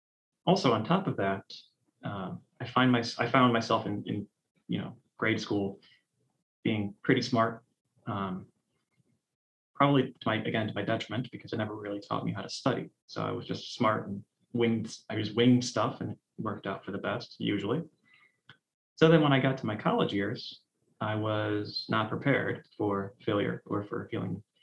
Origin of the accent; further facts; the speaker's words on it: Cleveland, Ohio, United States; But I grew up in Cleveland, Ohio. Grew up in an area with the usual suburban, lower middle class type, usual to me.